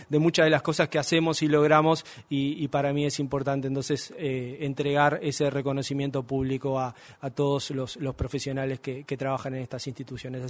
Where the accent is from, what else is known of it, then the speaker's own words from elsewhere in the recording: Uruguay; como somos valorados los uruguayos